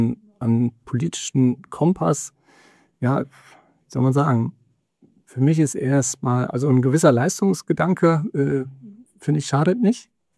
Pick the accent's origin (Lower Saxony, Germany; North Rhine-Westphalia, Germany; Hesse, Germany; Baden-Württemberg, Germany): Lower Saxony, Germany; Wilsum; ich bin gebürtiger Wilsumer, ich komme also aus der Samtgemeinde Oelsen, bin in Wilsum und Oelsen zur Schule gegangen, habe dann 1989 mein Abitur hier in Nordhorn gemacht